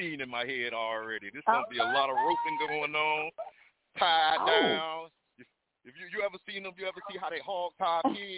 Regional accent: Tampa, Florida, United States; I'm from Tampa, Hollywood, by way now, Hollywood.

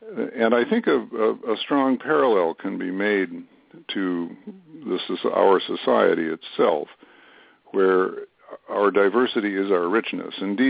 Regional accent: Chicago, Illinois, United States; born there; now in Madison, United States; I live in Madison, Wisconsin, and I'm a Midwesterner by birth, born in Chicago, and my father's people were from Iowa and so forth.

